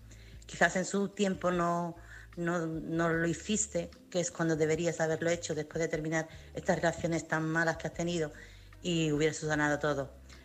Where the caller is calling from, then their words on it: Chiclana de la Frontera, Andalusia, Spain; corresponsal de Chiclana, en Cádiz.